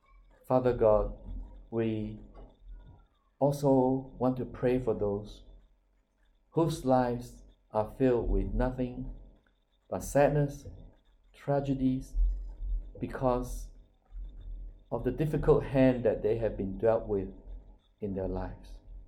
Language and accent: English; Australia; Lord, we thank you for the blessing of being Australian.